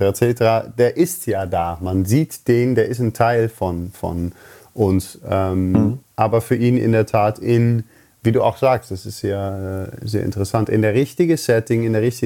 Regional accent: Netherlands; ich bin halt Holländer.

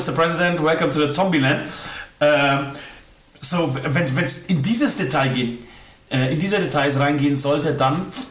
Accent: Poland; Nee, ich bin Pole. Ich könnte ja auch mit meinem polnischen Ausweis rüberfliegen.

